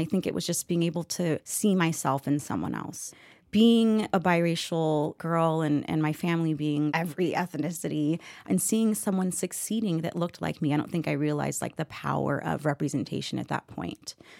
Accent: Kansas City, Missouri, United States; born there; But I was born in Kansas City, Missouri, where my mom was a professional cheerleader for the Kansas City Chiefs.

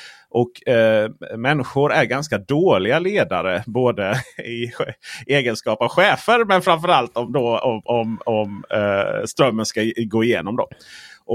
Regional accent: Blekinge, Sweden; Jag kommer från Blekinge där, vet du, för fullt med bönder.

